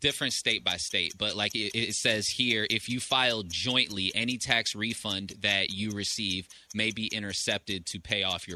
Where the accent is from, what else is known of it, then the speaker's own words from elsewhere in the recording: Costa Rica; now in United States; For example, my mother was just trying to go. We're from Costa Rica, and she was just trying to go to Costa Rica.